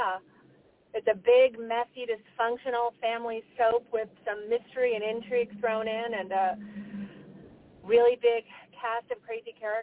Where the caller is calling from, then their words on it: Nova Scotia, Canada; I am calling from Canada.